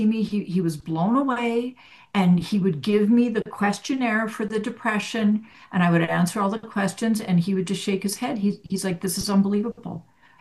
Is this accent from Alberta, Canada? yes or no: yes; Edmonton, Alberta, Canada; as a child, I grew up in Edmonton, Alberta, Canada, where it's really cold in the winters.